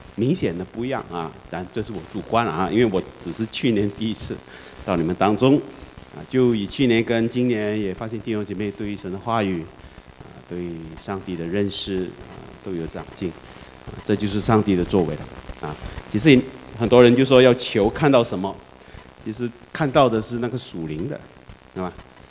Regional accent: Malaysia; moved away; 我是马来西亚人啊，所以我在马来西亚是天天30，这里是-30度

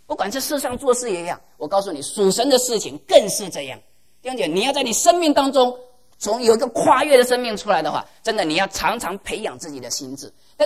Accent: China; 弟兄姐妹，我们中国人常说我命在天，对不对？

